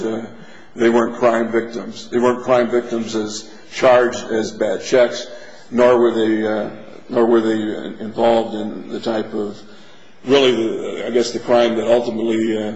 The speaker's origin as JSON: {"language": "English", "town": "Las Vegas", "region": "Nevada", "country": "United States", "said": "I'm from Las Vegas, Nevada."}